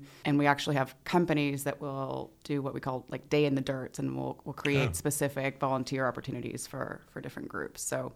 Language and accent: English; Rollingwood, Texas, United States; So I grew up in Rollingwood.